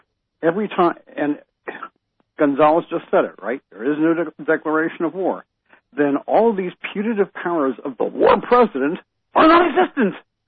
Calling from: Panama City Beach, Florida, United States; Panama City Beach, Florida.

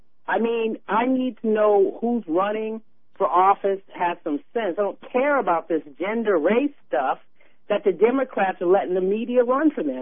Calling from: California, United States; I'm calling from California.

